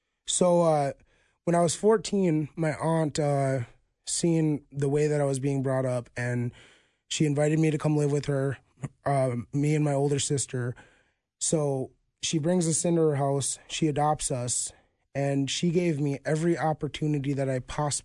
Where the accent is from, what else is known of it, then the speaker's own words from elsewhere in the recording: Minneapolis, Minnesota, United States; So I'm from Northeast Minneapolis. I grew up out of my grandma's house, actually.